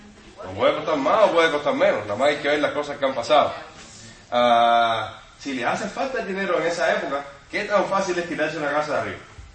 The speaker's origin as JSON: {"language": "Spanish", "country": "Cuba", "moved": "yes", "said": "Porque por nuestra cultura, de los países donde salimos, yo salí de Cuba."}